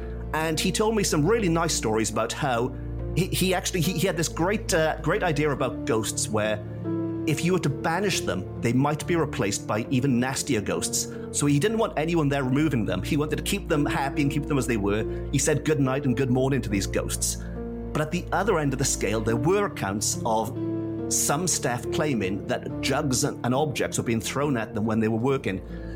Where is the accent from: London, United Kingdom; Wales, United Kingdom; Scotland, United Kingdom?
Wales, United Kingdom; Port Talbot; But I was born and raised in Port Talbot.